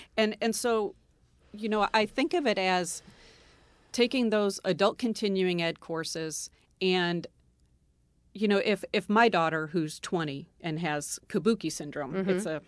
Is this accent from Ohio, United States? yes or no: no; Pittsfield, Massachusetts, United States; As you said … I'm from Pittsfield.